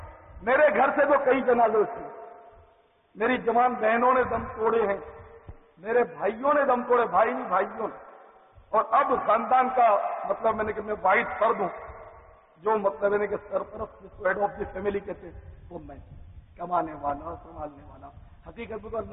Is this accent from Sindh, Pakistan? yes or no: yes; Karachi, Sindh, Pakistan; born there; جب میں کراچی میں پیدا ہوا ہوں تو میرا وطن پاکستان اور حقیقت میں ہم سب کا وطن تو مدینہ ہے الحمدللہ.